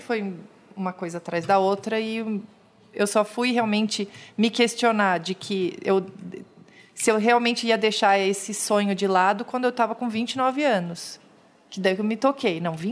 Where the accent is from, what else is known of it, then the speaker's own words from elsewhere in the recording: Joinville, Santa Catarina, Brazil; Eu sou de Joinville, Santa Catarina.